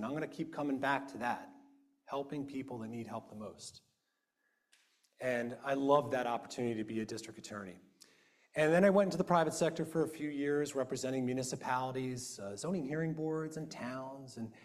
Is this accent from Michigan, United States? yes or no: no; Jenkintown, Pennsylvania, United States; So I was raised in Jenkintown, and I always wanted to serve.